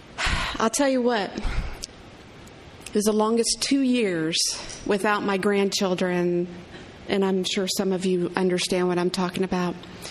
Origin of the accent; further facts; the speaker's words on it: Cuba, Illinois, United States; I'm Cindy's sister. I'm the one she talks about. … And I'm from Cuba, Illinois.